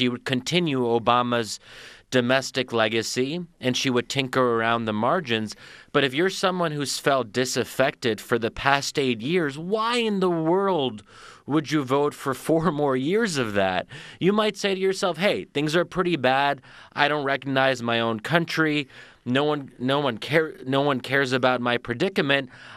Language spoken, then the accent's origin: English; United States; And I have such a stake in the American project as an American, as a child of immigrants.